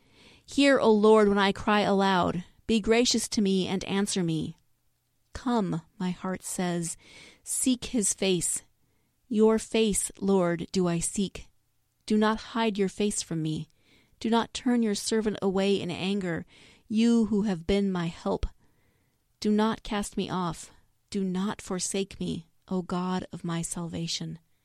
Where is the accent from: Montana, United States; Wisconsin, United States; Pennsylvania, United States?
Montana, United States; I'm actually from Northwest Montana and over by the Idaho border, so up north, where winter can be dark and gloomy a lot of the time.